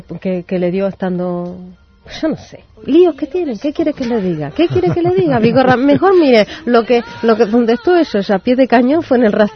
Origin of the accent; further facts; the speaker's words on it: Argentina; Está en mi país.